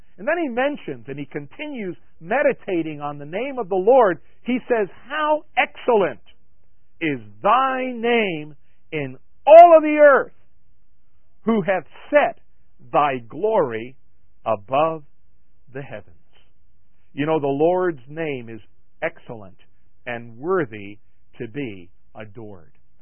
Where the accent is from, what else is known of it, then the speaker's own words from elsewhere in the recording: Long Island, New York, United States; born there; Now, I come from a Spanish culture. Even though I was born in Long Island, New York, my parents came from the old country.